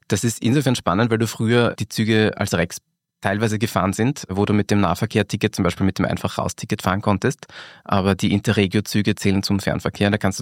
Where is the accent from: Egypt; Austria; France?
Austria; Wiener Neustadt, Lower Austria; Du musst wissen, ich bin ja aus Wiener Neustadt.